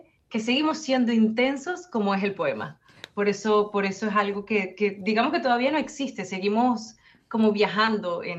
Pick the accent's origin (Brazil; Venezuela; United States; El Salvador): Venezuela; yo soy venezolana, vengo del otro lado